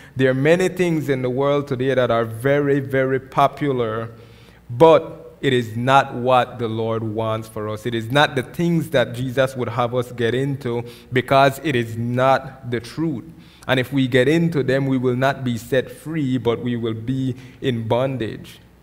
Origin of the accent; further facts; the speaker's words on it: Belize; now in Phoenix, United States; Because I'm from Belize where everything is green.